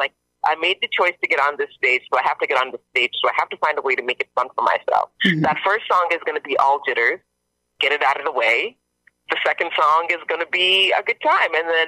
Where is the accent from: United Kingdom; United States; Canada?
Canada; Guelph, Ontario; now in Hamilton, Canada; Well, I grew up in Guelph. The music scene in Guelph is now growing